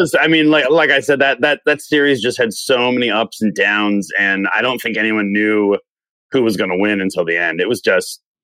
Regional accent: Tucson, Arizona, United States; I do think back and consider myself pretty fortunate to where I grew up in growing up in Tucson

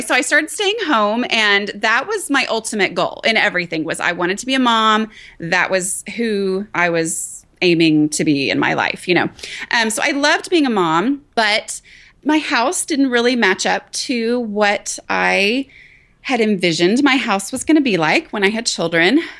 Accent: Dallas, Texas, United States; Well, I grew up in the Dallas area and had a great, you know

